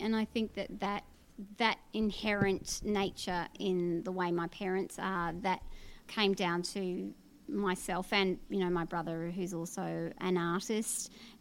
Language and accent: English; Brisbane, Queensland, Australia; also born or lived in Korea; now in Melbourne, Australia; So I grew up in Brisbane, and then I moved back to Asia. So I lived in Korea, and then eventually I came to Melbourne in 2009 to study.